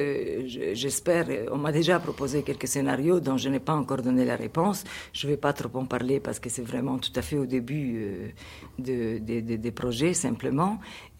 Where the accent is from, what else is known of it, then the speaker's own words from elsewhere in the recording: Cairo, Cairo Governorate, Egypt; moved away as an adult; ce n'est plus l'Égypte de mon enfance, parce que je suis partie du Caire il y a 30 ans, et j'étais quand même adulte. Quand j'ai quitté l'Égypte, j'avais 21 ans.